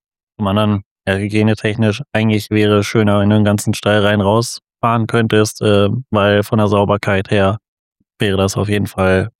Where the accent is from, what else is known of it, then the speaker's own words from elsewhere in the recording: North Rhine-Westphalia, Germany; Ich komme aus der Nähe von Bielefeld, zwischen Detmold und Bielefeld in NRW.